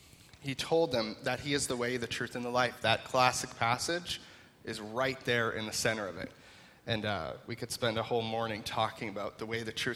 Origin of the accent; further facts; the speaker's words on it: Holstein, Ontario, Canada; now in Acton, Canada; that although I'm currently from Acton, I did grow up in Holstein, Ontario, so this area is quite familiar to me. Spent a lot of time here in Mount Forest growing up through the years.